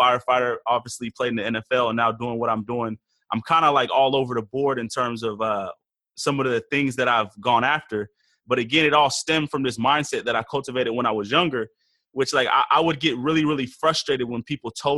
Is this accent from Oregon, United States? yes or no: yes; Portland, Oregon, United States; I'm from Portland, Oregon, third out of four boys. My dad is from Nigeria